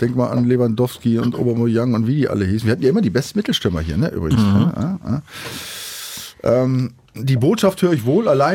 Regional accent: Northern Germany, Germany; ich komm nur aus Norddeutschland, ja, nicht aus Norwegen oder sonst wo.

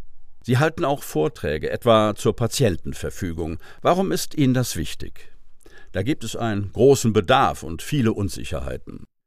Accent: Freiburg im Breisgau, Baden-Württemberg, Germany; born there; Ich wurde in Freiburg im Breisgau geboren.

